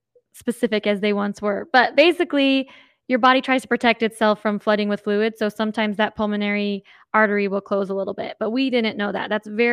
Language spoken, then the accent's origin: English; Arizona, United States; I am 30 years old, born and raised in Arizona, a bunch of different little towns in Arizona, but it's a small town.